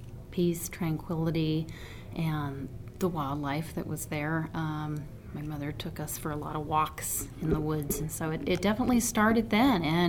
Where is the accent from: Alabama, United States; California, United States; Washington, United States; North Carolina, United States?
Washington, United States; Deming; I grew up in the northwest corner of Washington State in a logging community. The town is called Deming, Washington, and we're probably only known for our log show.